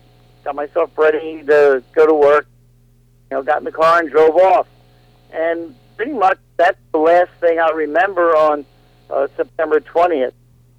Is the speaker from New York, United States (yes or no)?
yes; Massapequa, New York, United States; also born or lived in New Jersey; I was born in Trenton, New Jersey, grew up Long Island, New York, down called Massapequa.